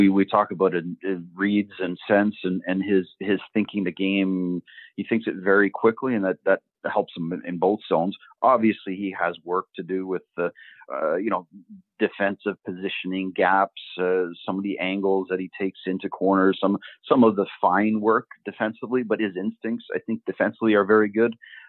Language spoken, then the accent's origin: English; Ottawa, Ontario, Canada; he's from Ottawa and I'm from Ottawa as well. So I've known of him and his brother growing up in Ottawa for years.